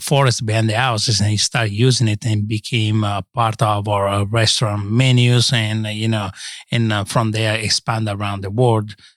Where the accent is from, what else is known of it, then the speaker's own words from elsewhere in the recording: Montecastrilli, Umbria, Italy; moved away as an adult; now in United States; We are from Umbria, from a lovely village called Monte Castrilli, near Todi, in our north of Rome, you know, and was born there. The company was born there, and I came here in 1999.